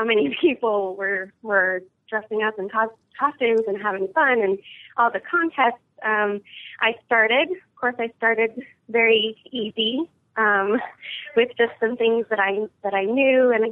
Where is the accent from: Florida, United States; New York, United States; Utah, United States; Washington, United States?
Florida, United States; I grew up in Florida, so I went to MegaCon and FX, sure.